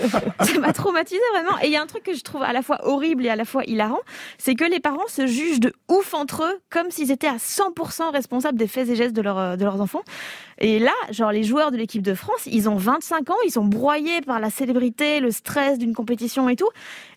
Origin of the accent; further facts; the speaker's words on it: Belgium; en tant que Belge, je ne vais pas parler du score